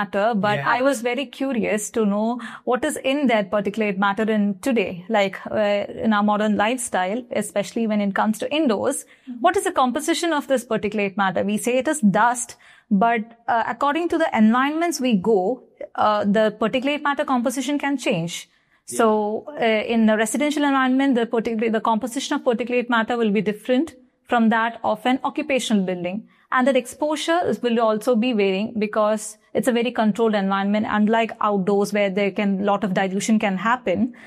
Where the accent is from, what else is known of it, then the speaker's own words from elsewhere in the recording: Kerala, India; English is a second language; I come from Kerala, which is located in the southern part of India.